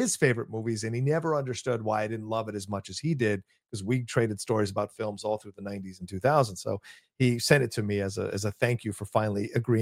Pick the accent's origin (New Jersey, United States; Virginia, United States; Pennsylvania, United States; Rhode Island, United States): Virginia, United States; And growing up in Virginia, WWDC5 showed The Great Waldo Pepper all the time on Saturday afternoons.